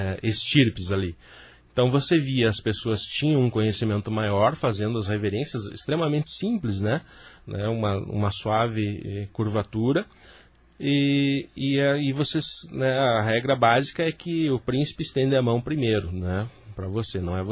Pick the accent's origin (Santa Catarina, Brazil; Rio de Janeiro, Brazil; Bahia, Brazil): Santa Catarina, Brazil; Porto União; sou de Porto União e União da Vitória.